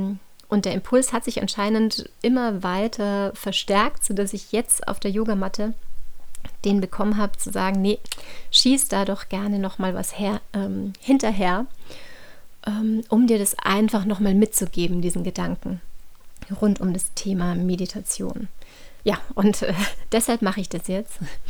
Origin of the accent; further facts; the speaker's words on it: St. Johann in Tirol, Tyrol, Austria; Ich komme hier ursprünglich aus St. Johann in Tirol und das ist umgeben von ganz wundervollen Bergen.